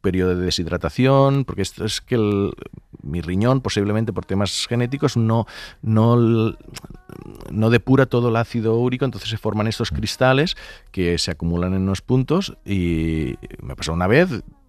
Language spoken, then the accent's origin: Spanish; Catalonia, Spain; mira que soy del Delta del Ebre, allí mosquitos